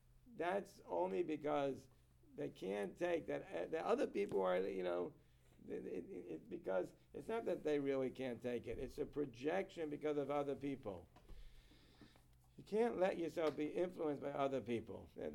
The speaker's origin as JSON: {"language": "English", "country": "Israel", "tie": "born or raised there", "moved": "yes", "lives_now": "Miami, United States", "said": "when I grew up in Israel, they used to go crazy over it."}